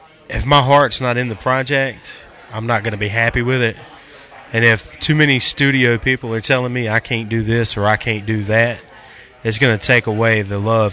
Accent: Virginia, United States; I shot some in Franklin County, which is my hometown, and I shot some in Roanoke, Virginia as well.

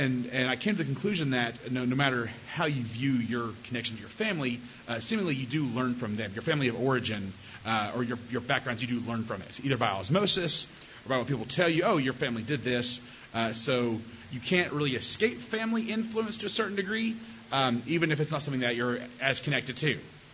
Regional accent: Tennessee, United States; I grew up in East Tennessee, and at that point I was 9 years old

